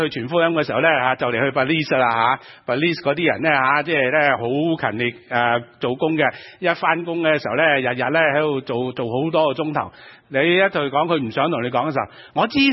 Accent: Hong Kong; 我小的時候在香港呢那些士多這樣

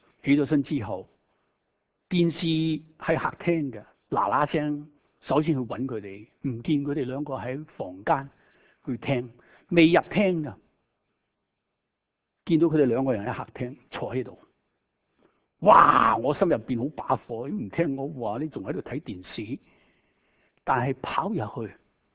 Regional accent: China; moved away as an adult; now in United States; 我哋中国人啊！

